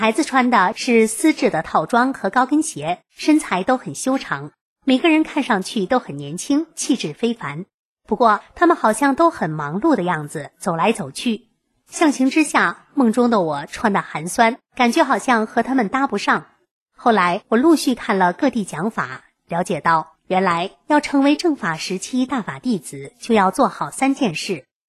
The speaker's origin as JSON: {"language": "Chinese", "country": "Taiwan", "said": "我说我是台湾人。"}